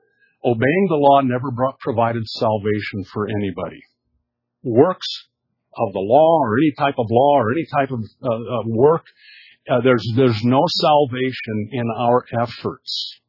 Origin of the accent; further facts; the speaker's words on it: Midwest, United States; And my excuse is that I was raised back in the Midwest, and the farmers came to midweek service with a coat and tie.